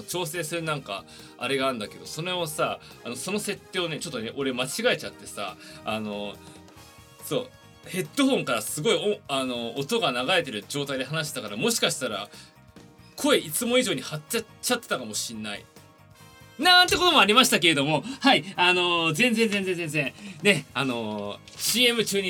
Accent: Tokyo, Japan; 東京都出身、東京生まれ、東京育ち。そうなんです、いわゆる都会っ子ってやつですね。1990年3月14日まで、つまり31歳でございます。

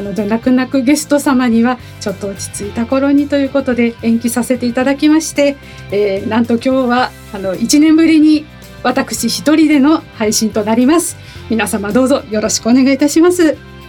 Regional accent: Shakujii, Tokyo, Japan; also born or lived in Ogikubo, Tokyo / Hidaka, Saitama; 出身地はですね、多分私東京の荻窪と母から聞いたんですけれども、育ちは石神井公園というところで育ちまして、学生時代はずっと埼玉の日高市というところですね、そこで育ちました。

